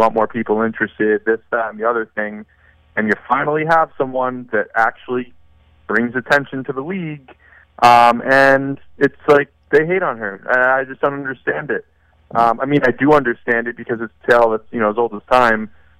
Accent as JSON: {"language": "English", "region": "New York", "country": "United States", "said": "I can't be a hometown fan. I'm from New York."}